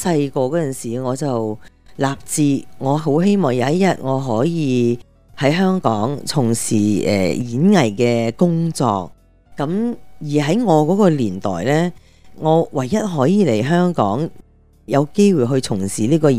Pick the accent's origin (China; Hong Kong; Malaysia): Malaysia; moved away as an adult; 其实我本身呢是、马来西亚人来的。